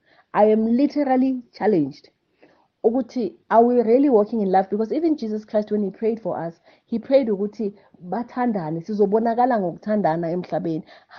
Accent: South Africa; I'm from in Africa. I'm from Africa, South Africa.

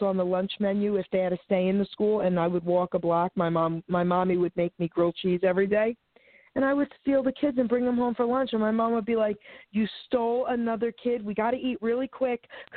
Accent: Long Island City, New York, United States; I grew up in Long Island City, New York, and we had, like, on blocks, you know, so everybody's houses were attached.

